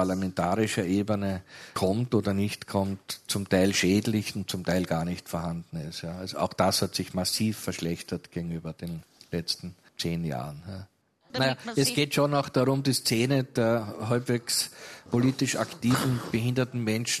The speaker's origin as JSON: {"language": "German", "town": "Krems", "region": "Lower Austria", "country": "Austria", "tie": "born or raised there", "said": "Ich bin aufgewachsen in Krems-Lerchenfeld, in dieser Arbeitersiedlung neben der Hütte Krems."}